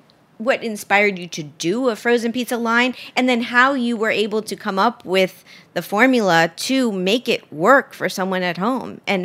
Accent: Miami, Florida, United States; and I know you were down in Miami, which is my hometown, for a bit.

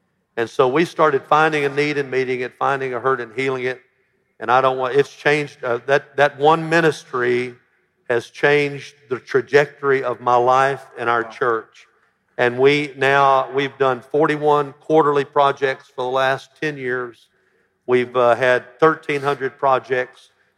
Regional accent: Alabama, United States; now in Memphis, United States; I came from Alabama. My whole church was white in Alabama. I came to Memphis, which was half ethnic besides white

